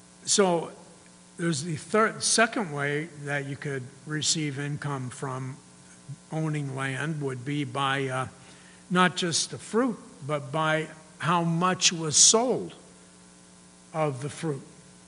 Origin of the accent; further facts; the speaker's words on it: Missouri, United States; because we're from Missouri, and in Missouri, you get a portion of the crop.